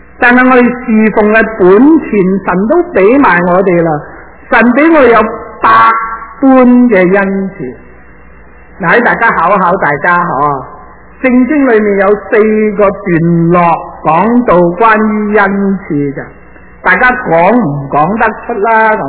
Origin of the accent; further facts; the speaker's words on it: China; 合乎中道的意思就是说中庸之道，我们中国人中庸之道是最好的。